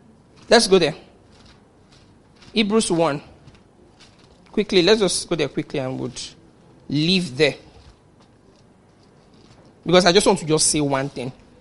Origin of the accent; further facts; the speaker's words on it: Nigeria; So when I look at myself, you know, being a Nigerian in this country, it's not me trying to live.